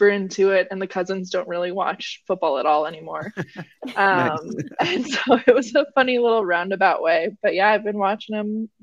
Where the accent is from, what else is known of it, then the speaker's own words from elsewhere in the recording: New Mexico, United States; I'm from New Mexico. We don't have a team. We don't have, like, any teams.